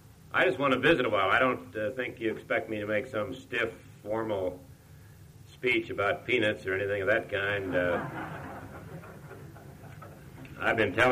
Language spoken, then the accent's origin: English; Kansas, United States; but I am from Kansas, born in Kansas, reared in Kansas.